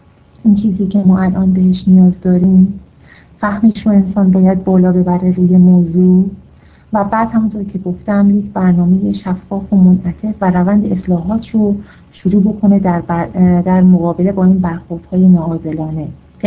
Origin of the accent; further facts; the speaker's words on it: Iran; ما فقط ایرانی هستیم